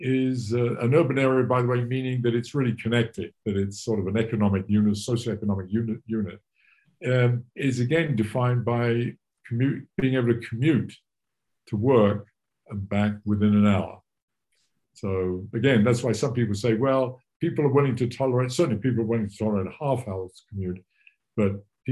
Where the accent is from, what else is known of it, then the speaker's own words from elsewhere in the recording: London, United Kingdom; I grew up in England, in London.